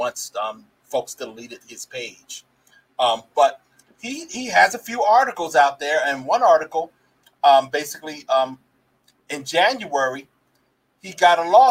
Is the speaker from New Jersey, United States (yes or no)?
yes; Somerset, New Jersey, United States; And he went to my hometown, Somerset, New Jersey.